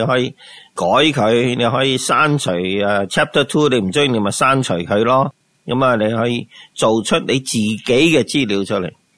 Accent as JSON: {"language": "Cantonese", "country": "China", "said": "特别我哋中国人要学嘅功课"}